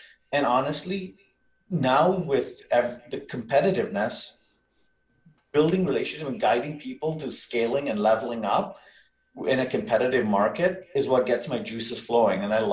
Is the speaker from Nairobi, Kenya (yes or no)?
no; Mombasa, Mombasa County, Kenya; now in Stoney Creek, Canada; I was born and raised in Mombasa, Kenya. And through my life journey, I've ended up living in Stony Creek and working in Burlington